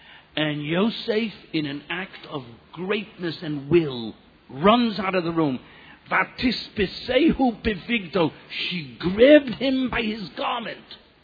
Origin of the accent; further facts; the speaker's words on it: United States; I can't help it. I grew up in America. And because I grew up in America, I always go for the underdog